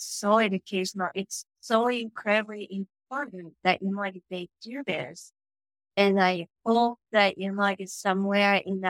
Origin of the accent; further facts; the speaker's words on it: Japan; So I grew up in Japan.